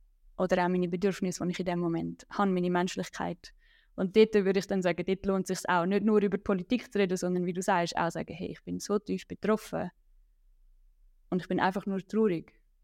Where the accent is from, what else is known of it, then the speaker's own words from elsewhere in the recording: Switzerland; Unwort für mich als Schweizerin zum Aussprechen.